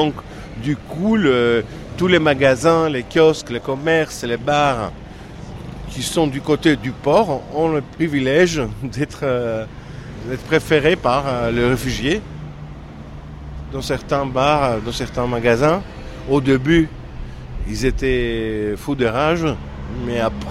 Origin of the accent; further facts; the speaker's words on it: Lesbos, North Aegean, Greece; je suis originaire de Lesbos et j'y habite depuis 15 ans. Et j'espère passer le reste de ma vie ici.